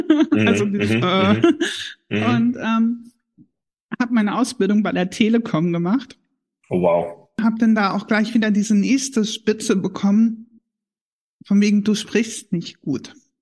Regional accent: Harz, Germany; Ich komme aus dem Harz und wir haben in unserer Sprache im Harz noch sehr viele plattdeutsche Begriffe mit drin. Oder beziehungsweise hatten wir sie damals noch mit drin. Da bin ich mit aufgewachsen, die habe ich natürlich auch ganz normal verwendet.

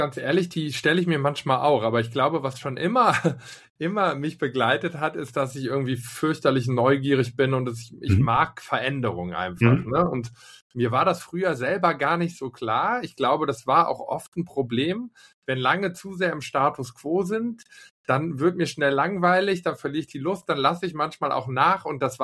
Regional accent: Cologne, North Rhine-Westphalia, Germany; als Kölner ist man ja irgendwie Grundoptimist.

